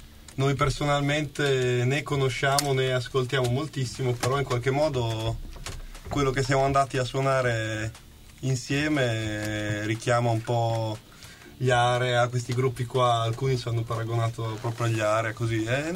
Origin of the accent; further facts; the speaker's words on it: Bologna, Emilia-Romagna, Italy; Però comunque tutti nati e cresciuti a Bologna.